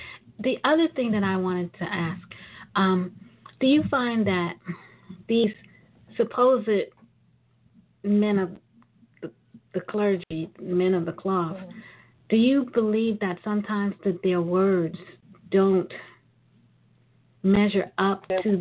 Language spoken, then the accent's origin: English; Brooklyn, New York, United States; well, I'm from Brooklyn.